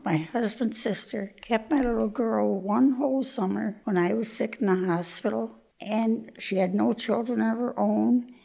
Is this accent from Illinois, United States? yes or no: yes; Odell, Illinois, United States; I grew up in Odell, Illinois.